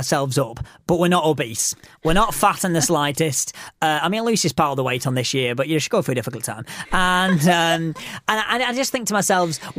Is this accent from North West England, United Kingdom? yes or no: yes; Wigan, North West England, United Kingdom; we're looking at pies around the world because we come from Wigan and we're pie-eaters.